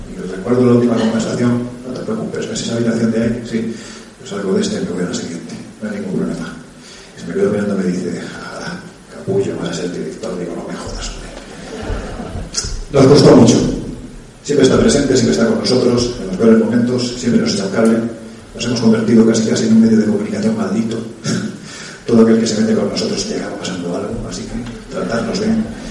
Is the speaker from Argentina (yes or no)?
no; Jaén, Andalusia, Spain; para mí, que soy de Jaén